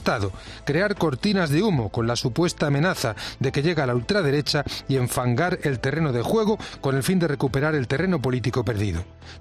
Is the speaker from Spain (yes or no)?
yes; Spain; somos los españoles los que ya estamos sufriendo los daños de este penoso esperpento.